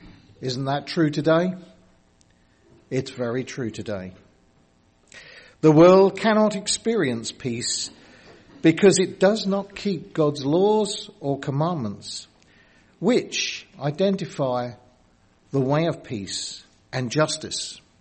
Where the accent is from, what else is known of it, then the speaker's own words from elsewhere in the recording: United Kingdom; I'm from the United Kingdom, from the Brickett Wood Church, which is just about 30 miles northwest of London.